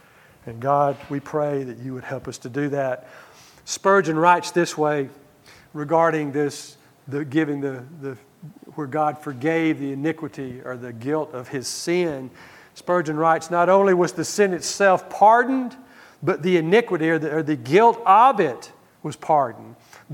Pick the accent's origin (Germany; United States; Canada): United States; Bible Belt; I thought I grew up in the Bible Belt. Well, that's gone, okay?